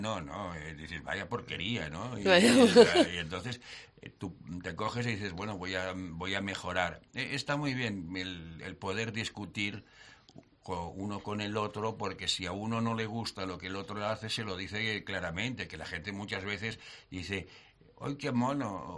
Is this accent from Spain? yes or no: yes; Catalonia, Spain; now in Cuenca, Spain; Bueno, yo realmente soy catalán, pero llevo en... Bueno, ya no sé lo que soy... porque llevo ya en Cuenca...